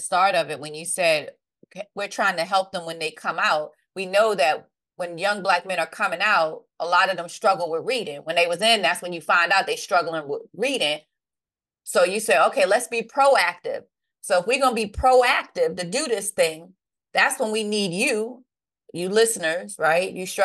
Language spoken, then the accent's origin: English; Brooklyn, New York, United States; And we grew up in Brooklyn, New York in the 80s.